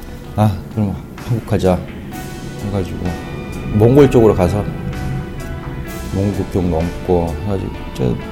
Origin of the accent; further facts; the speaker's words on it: North Korea; 제가 북한 사람이니까.